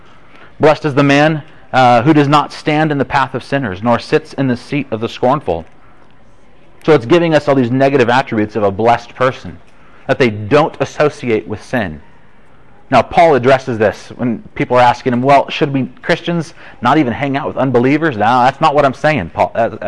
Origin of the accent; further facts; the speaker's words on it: Bakersfield, California, United States; I'm from Bakersfield.